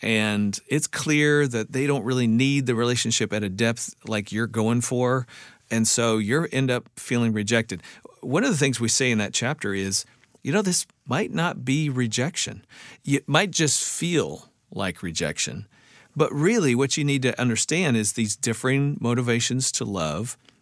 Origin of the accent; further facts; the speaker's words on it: Iowa, United States; I grew up in Iowa. I never heard that before, but that's awesome.